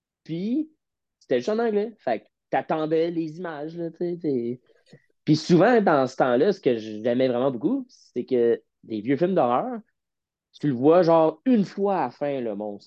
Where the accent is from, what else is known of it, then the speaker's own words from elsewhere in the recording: Mirabel, Quebec, Canada; Puis moi, je viens de Mirabel, j'habitais à Saint-Augustin un temps.